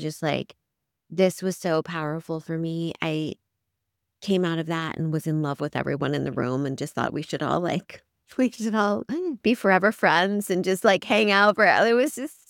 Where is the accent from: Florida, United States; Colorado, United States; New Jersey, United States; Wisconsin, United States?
Colorado, United States; I grew up in Colorado.